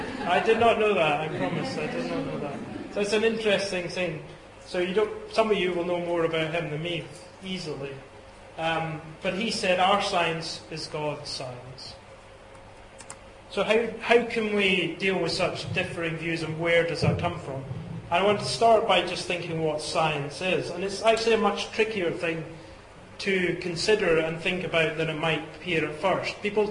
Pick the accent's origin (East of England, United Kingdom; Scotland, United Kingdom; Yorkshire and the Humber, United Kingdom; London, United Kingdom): Scotland, United Kingdom; Dundee; accent: Scottish; You may be picking up a Scottish accent. If you are, that's correct. I am Scottish. I was born up north in Dundee, city of Dundee, if that's familiar to anyone. I brought up in a Christian home about 30 minutes north of their drive